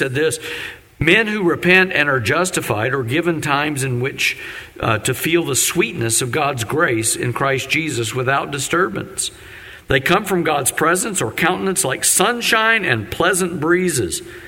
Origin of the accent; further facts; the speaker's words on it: West Virginia, United States; And of course, I'd have to admit I'm from West Virginia.